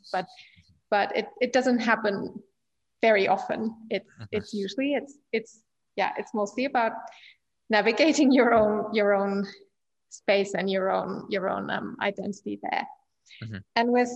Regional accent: Germany; I said, like, yeah, I'm from Germany myself.

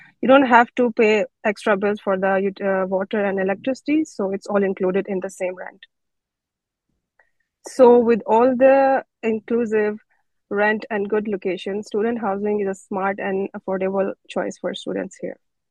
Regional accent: Pakistan; I'm doing my master's in psychology, physical activity, health and well-being, and I came from Pakistan.

